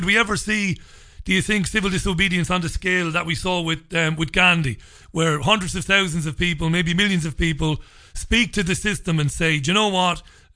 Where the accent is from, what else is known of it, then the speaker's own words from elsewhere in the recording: Waterford, County Waterford, Ireland; now in United Kingdom; So I'm an Irish guy. I'm a white Irish guy from Waterford City in Ireland, living in the UK.